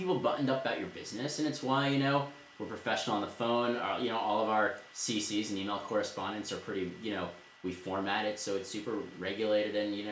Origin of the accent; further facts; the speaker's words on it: Connecticut, United States; So I'm from Connecticut, and I did my JD MBA at Quinnipiac.